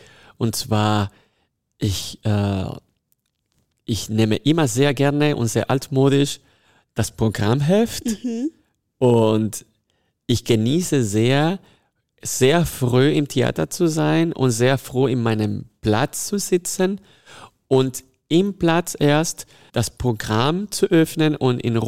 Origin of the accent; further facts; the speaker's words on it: Mendoza, Argentina; Also ich bin in Argentinien geboren, aber in den Bergen. Ah. Also ich bin in Mendoza geboren, fast in der Grenze mit Chile. Und da gibt es kein Meer, es gibt nur Berge